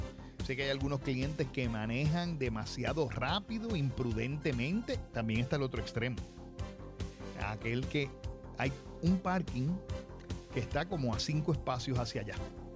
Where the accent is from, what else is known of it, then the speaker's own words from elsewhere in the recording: Aguadilla, Puerto Rico; Y yo, mire, soy de Aguadilla. Aquí ni tocamos bocina.